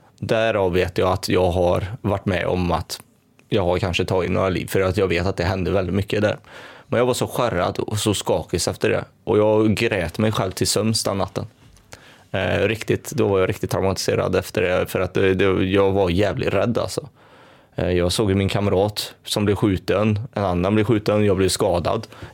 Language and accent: Swedish; Sweden; jag skämdes när jag sa att jag var från Sverige.